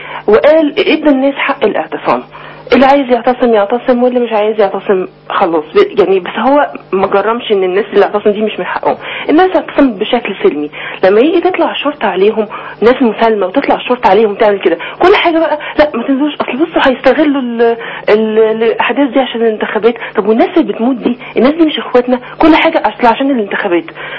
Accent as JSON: {"language": "Arabic", "country": "Egypt", "said": "احنا مصريين"}